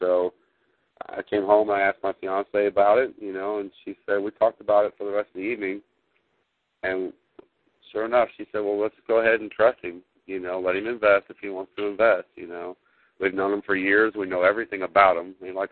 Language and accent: English; Chicago, Illinois, United States; moved away as an adult; now in Kansas, United States; I'm not from Kansas. I'm from Chicago, Illinois. No.